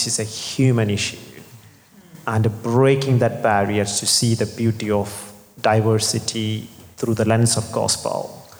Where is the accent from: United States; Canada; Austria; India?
India; now in Teesside, United Kingdom; so originally I'm from India